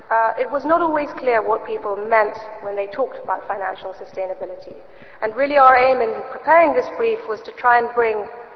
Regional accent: England, United Kingdom; I come from England, I felt completely at home.

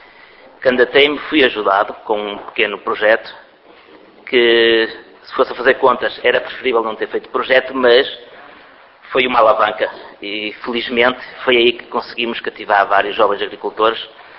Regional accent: Barcelos, Norte, Portugal; eu sou também um produtor de leite, lá do Entredouro e Minho, sou de Barcelos.

